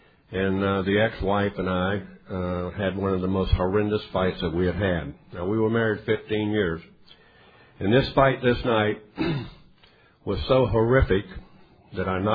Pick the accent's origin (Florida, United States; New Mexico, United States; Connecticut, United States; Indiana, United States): Florida, United States; Daytona Beach; I'm from Florida, Daytona Beach, Florida, by the way